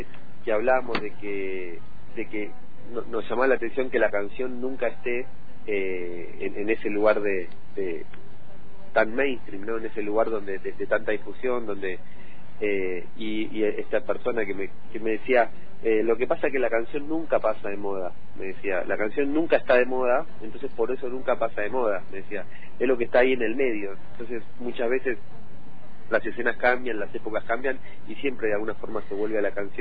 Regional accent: Buenos Aires, Argentina; also born or lived in Uruguay; yo nací en Buenos Aires, soy muy porteño

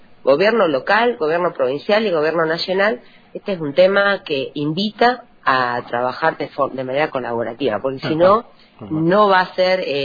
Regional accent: Allen, Río Negro, Argentina; Yo soy de Allen.

